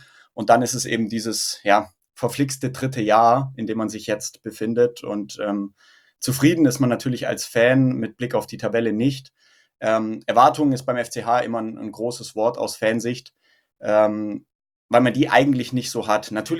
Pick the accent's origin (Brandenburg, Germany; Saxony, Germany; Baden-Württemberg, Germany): Baden-Württemberg, Germany; Esslingen; born there; moved away as an adult; now in Munich, Germany; wie gerade eben schon angerissen. Ich bin 27 Jahre alt. Seit 3 Jahren hat es mich aus dem Schwabenland, ich bin gebürtiger Esslinger, nach München gezogen, beruflich.